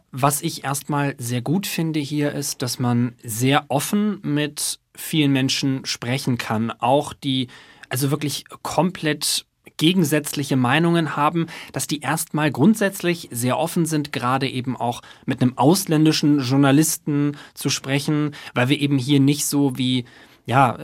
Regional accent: Germany; wo man vorher natürlich als Deutscher schon so Vorurteile im Kopf hat, ne?

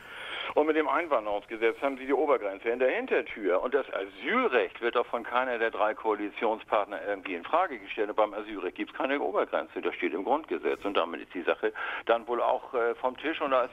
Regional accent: Hamburg, Germany; Ja, schönen guten Abend. Ich komme aus Hamburg

